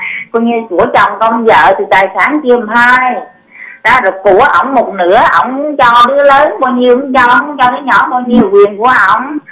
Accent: Quang Nam, Vietnam; Đúng rồi, tôi người Quảng Nam.

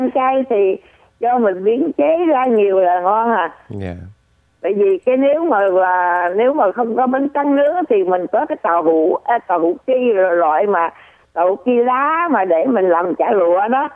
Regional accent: Southern Vietnam, Vietnam; mình người Nam

